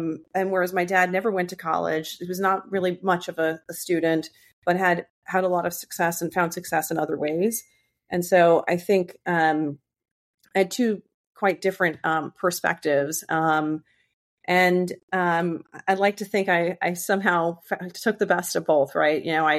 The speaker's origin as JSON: {"language": "English", "town": "Flushing", "region": "New York", "country": "United States", "tie": "born or raised there", "said": "So I grew up in Flushing, Queens. Most people know Flushing, Queens from The Nanny. So that's where I grew up."}